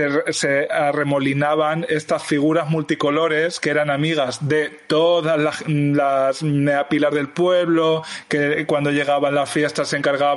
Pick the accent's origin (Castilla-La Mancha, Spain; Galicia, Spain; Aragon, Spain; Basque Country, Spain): Castilla-La Mancha, Spain; Alpera; Alpera, Albacete, que es mi pueblo.